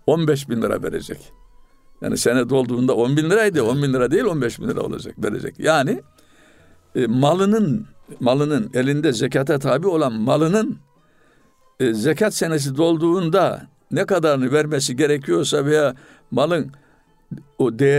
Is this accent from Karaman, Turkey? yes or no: yes; Karaman, Turkey; now in Istanbul, Turkey; Ben Karamanlıydım. Ben de okumak için çıktım ama geri dönmek niyetiyleydi. O zaman hep Karaman benim. Vatan aslım idi. Ama şimdi İstanbul'a yerleştim. Çoluk çocuk burada. Artık Karaman'a sadece ziyarete gidiyorum. Benim vatan aslım İstanbul oldu.